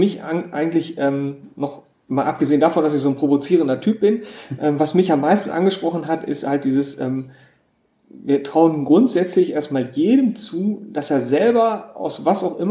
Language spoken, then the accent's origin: German; North Rhine-Westphalia, Germany; Ich bin Ostwestfale, also wieso nicht?